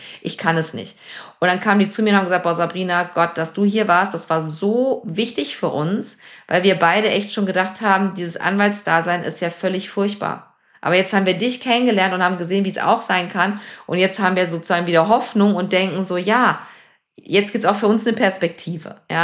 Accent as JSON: {"language": "German", "region": "Lower Saxony", "country": "Germany", "tie": "born or raised there", "said": "Ich bin in einem ganz kleinen Ort aufgewachsen in Niedersachsen."}